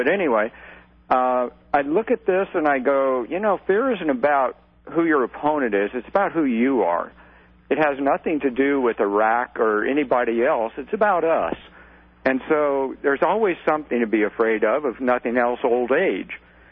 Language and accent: English; Colorado Springs, Colorado, United States; And I'm from Colorado. I was born in Colorado Springs.